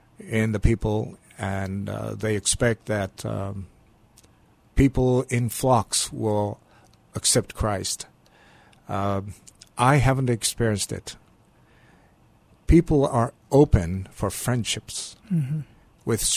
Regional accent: Hokkaido, Japan; I was born straight after the war, Second World War. It was not many things. Very poor environment, and especially my family.

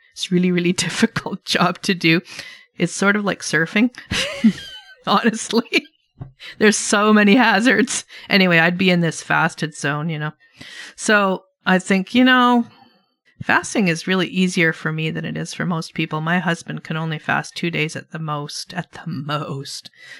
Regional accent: Canada; I'm proud that I'm a Canadian like Dr. Fung

